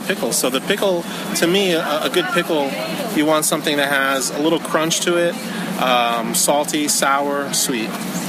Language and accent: English; New York, United States; born there; I was born here in New York. My mom's from the Philippines, and my dad's from Thailand.